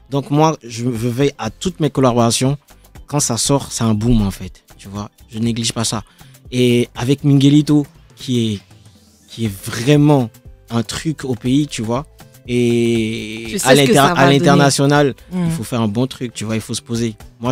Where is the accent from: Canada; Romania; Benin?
Benin; C'est la langue de chez nous au Bénin.